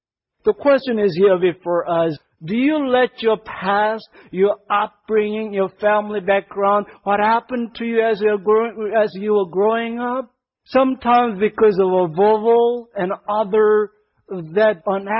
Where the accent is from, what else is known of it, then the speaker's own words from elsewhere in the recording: South Korea; I'm from Korea and all that.